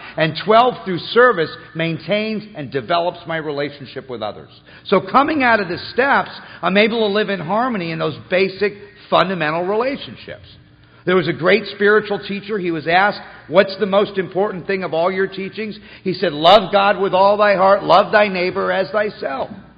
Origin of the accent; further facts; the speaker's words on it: Malibu, California, United States; And I said, well, I grew up in Malibu. What I want is a yacht and a Learjet.